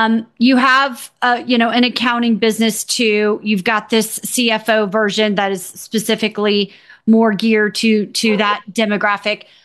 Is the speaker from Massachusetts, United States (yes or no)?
no; Atlanta, Georgia, United States; I know it would be a rap song just because I'm from Atlanta.